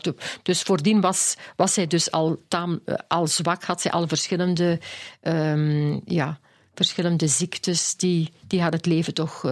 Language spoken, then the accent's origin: Dutch; Limburg, Netherlands; Ik ben afkomstig eigenlijk van Limburg.